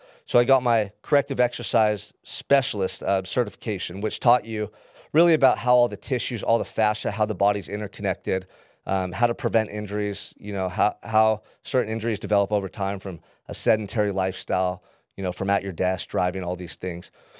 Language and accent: English; Santa Barbara, California, United States; And it was really cool because Will lived here in Santa Barbara. He lived in my hometown, so he was close to me.